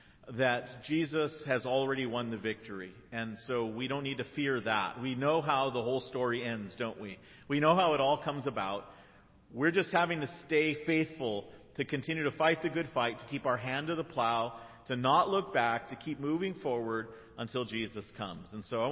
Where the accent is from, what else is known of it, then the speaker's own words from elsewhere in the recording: California, United States; now in Grand Rapids, United States; right now in Grand Rapids, Michigan area, but we're not originally from there. As Pastor George said, we're from California.